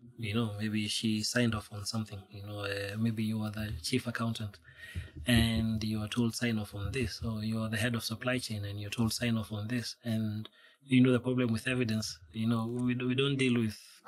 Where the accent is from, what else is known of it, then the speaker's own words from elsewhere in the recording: Rift Valley, Kenya; You know, I'm from Rift Valley myself